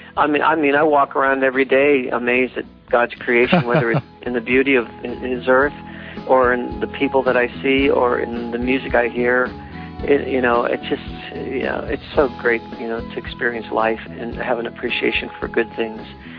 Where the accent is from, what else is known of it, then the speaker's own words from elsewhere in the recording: Ohio, United States; also born or lived in California; Then we moved back from California back to my home state, Ohio, and I joined this band called